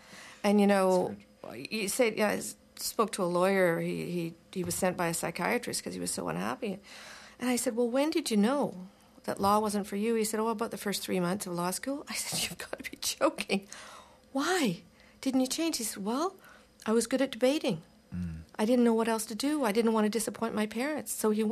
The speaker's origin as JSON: {"language": "English", "region": "Ontario", "country": "Canada", "said": "I come from Ontario"}